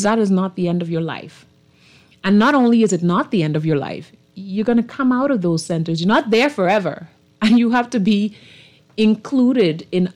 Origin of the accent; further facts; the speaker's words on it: Eleuthera, Bahamas; we're growing up in Eleuthera, we didn't have a choice to be involved.